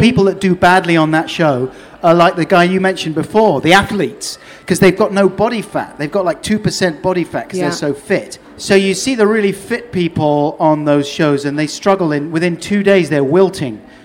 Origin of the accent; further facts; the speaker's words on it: London, United Kingdom; now in Norwich, United Kingdom; Earl's Court. Okay. Yeah, off the Earl's Court Road.